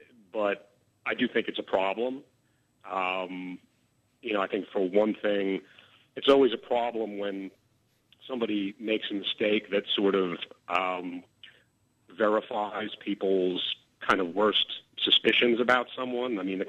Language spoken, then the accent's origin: English; Northeast, United States; And then for me, I mean, I'm from the Northeast, and I mean, it is a nightmare to get stuck on one of those bridges for an extended period of time.